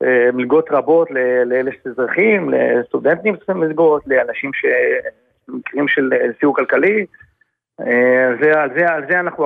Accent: Tel Aviv, Tel Aviv District, Israel; בתל אביב.

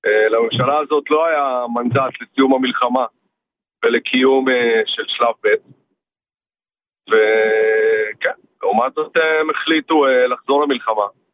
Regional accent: Kiryat Bialik, Haifa District, Israel; אנחנו מקריית ביאליק.

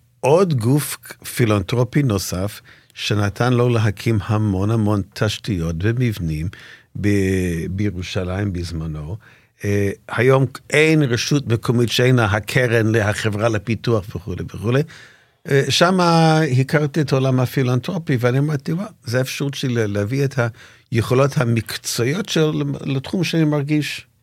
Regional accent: Canada; אני גדלתי בקנדה, כמו שחיים ציין, אומנם בגיל מאוד צעיר

